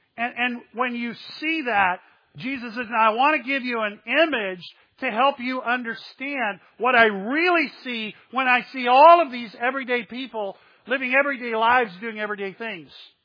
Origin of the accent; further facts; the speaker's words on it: Texas, United States; I grew up in Texas. My dad ran a hospital in McAllen, Texas. But he bought a little ranch outside of a little town called Mission.